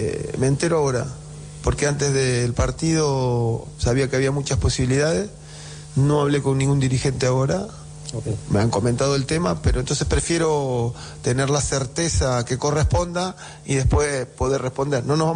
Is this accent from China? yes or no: no; Argentina; una persona que como argentino nos dio tanto y tan lindo